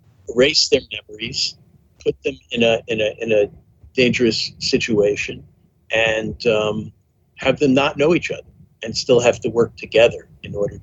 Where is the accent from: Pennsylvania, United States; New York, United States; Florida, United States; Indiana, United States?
New York, United States; New York City; where I grew up in Queens in New York City, I didn't know any writers.